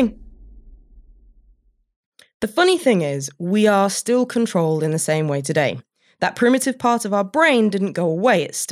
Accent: Yorkshire and the Humber, United Kingdom; accent: East Yorkshire; which sounds particularly comical with my East Yorkshire accent

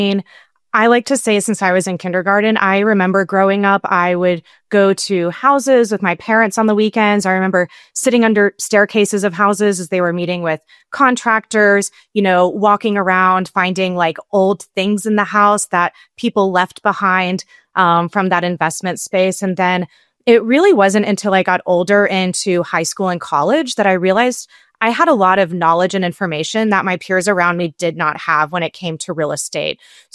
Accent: Houston, Texas, United States; now in Asheville, United States; I'm a mortgage lender, currently based out of Asheville, North Carolina, but I am originally from Houston, Texas. I've been out here for about 2 years

